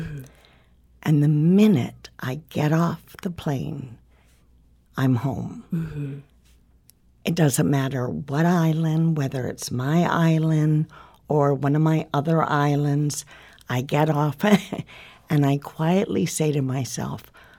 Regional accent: Hawaii, United States; It was just something that we learned and was ingrained in us. Mm-hmm. Growing up in Hawaii.

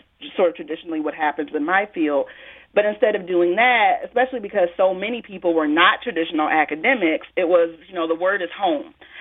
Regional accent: Peoria, Illinois, United States; I write about my hometown of Peoria, Illinois.

